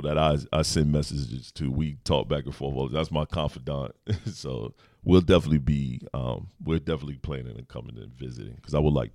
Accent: Andrews, South Carolina, United States; So I'm from Andrews, South Carolina, yeah. right outside of Georgetown.

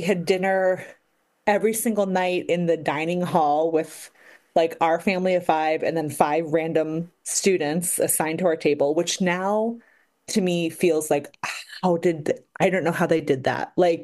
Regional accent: Long Island, New York, United States; also born or lived in Connecticut; I'm in my early 40s and I was born in Connecticut. My dad always taught in like private Christian education. And so I spent most of my childhood, he actually moved to a boarding school on Long Island.

